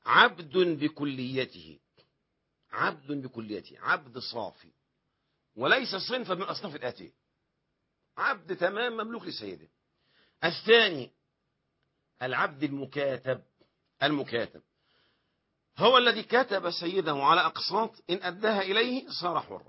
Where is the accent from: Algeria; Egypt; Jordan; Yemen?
Egypt; في بعض البلاد زي عندنا في مصر يقول مثلا إيه مع سبق الإصرار والترصد